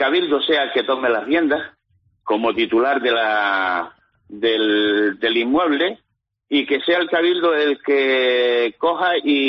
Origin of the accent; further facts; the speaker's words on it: Jinámar, Canary Islands, Spain; Yo que nací y me crié aquí en Jinamar, justo encima de la Casa de la Condesa, donde solo había tomateros y plataneras